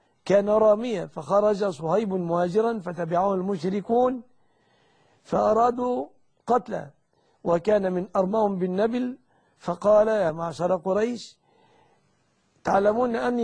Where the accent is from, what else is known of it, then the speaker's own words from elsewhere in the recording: Egypt; أن يحفظ بلادنا مصر آمنة مطمئنة من كل مكروه ومن كل سوء